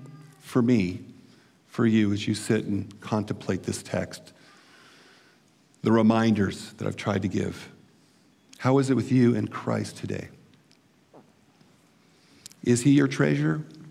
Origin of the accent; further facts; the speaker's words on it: California, United States; When I was 15 years old, growing up in California, I got my first bona fide job as a busboy in a restaurant